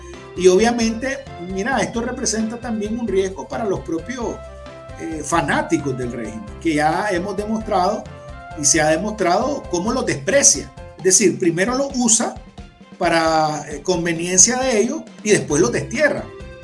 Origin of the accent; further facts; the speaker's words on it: Managua, Nicaragua; born there; yo nací en Managua, en el Belespay, en el hospital. En ese momento, yo nací en 1989